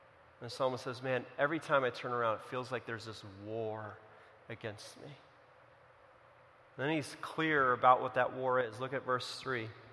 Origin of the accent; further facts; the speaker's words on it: California, United States; And I grew up in California. There's a lot of fires in the forest constantly